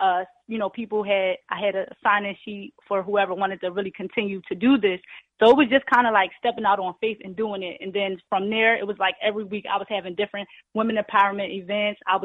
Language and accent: English; Philadelphia, Pennsylvania, United States; I'm from Philadelphia.